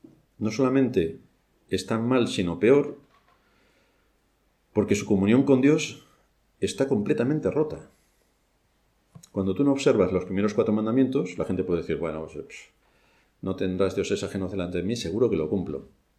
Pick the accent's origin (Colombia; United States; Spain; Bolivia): Spain; Pero como vivimos en España, tenemos que cumplir la ley de España porque somos españoles.